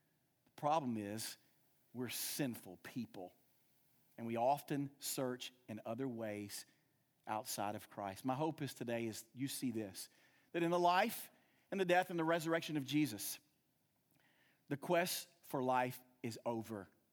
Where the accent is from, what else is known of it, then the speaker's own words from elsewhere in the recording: the South, United States; We're from the South. We all know what the resurrection is.